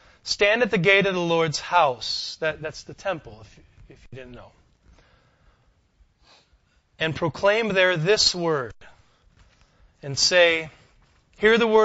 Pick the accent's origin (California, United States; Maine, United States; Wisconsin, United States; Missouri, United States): Wisconsin, United States; Lodi; And I'm from Lodi, Wisconsin. The plain look on your face tells you all you need to know. Like, it's super small. There's like a stoplight that only flashes red. I mean, it's a farm town.